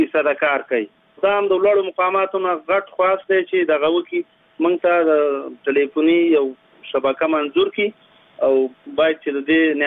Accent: Kunar, Afghanistan; زه د کونړ نه یو قومي مشر د دانګام لسوالۍ نه خبرې کوم.

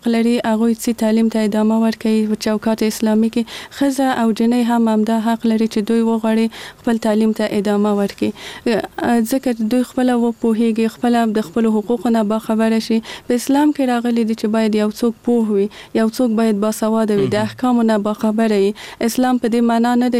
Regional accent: Kabul, Afghanistan; زه په کابل کې زغیدلې یم

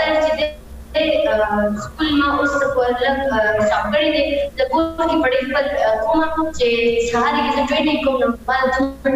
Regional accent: Peshawar, Khyber Pakhtunkhwa, Pakistan; زه بیسیکلی د پېښور نه یم، مې پېښور نه

